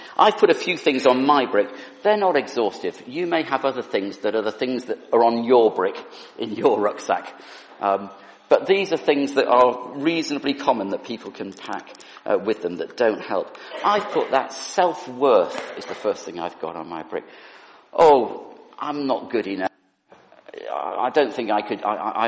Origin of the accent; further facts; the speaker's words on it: North West England, United Kingdom; I was brought up in the Lake District.